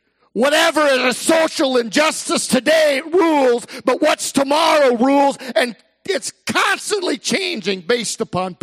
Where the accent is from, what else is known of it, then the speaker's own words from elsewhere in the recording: United States; me being white and me growing up in suburban America, USA